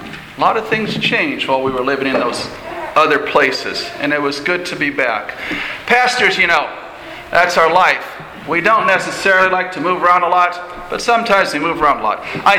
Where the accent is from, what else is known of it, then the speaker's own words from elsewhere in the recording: Milan, Illinois, United States; You may have read in last month's newsletter that Sarah and I are local. I'm from Milan, just south of Rock Island.